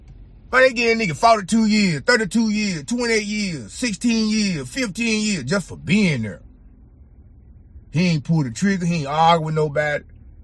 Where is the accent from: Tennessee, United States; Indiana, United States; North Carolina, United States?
Tennessee, United States; Memphis; I'm from the M-Town, man. I'm from Memphis. You understand me? I'm from Memphis, Tennessee, man.